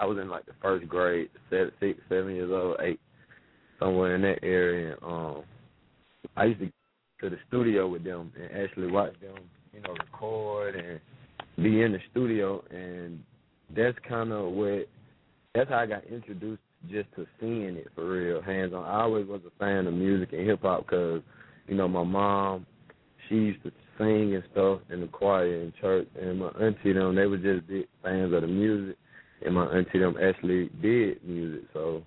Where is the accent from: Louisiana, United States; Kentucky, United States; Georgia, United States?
Georgia, United States; Atlanta; growing up in Atlanta and being a fan of … being a fan of … coming up through middle school